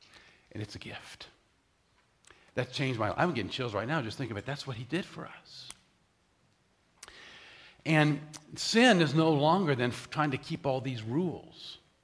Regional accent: Florida, United States; I grew up in Florida, Central Florida, and attended the University of South Florida, where I majored in mathematics.

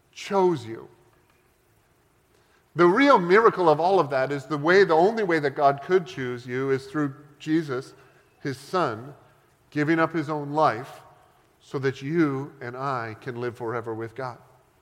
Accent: Canada; I'm Canadian, so we can do whatever we, like, everybody loves us.

